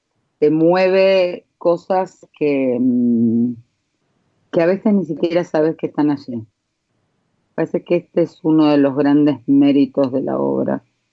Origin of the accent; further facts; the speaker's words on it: Argentina; creo que está como nosotros, como los argentinos